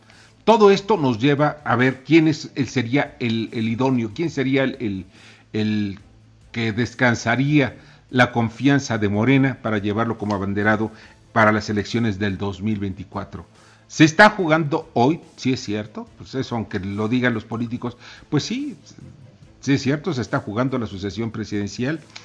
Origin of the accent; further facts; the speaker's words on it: Mexico; Somos mexicanos, pagamos impuestos y creo que la merecemos.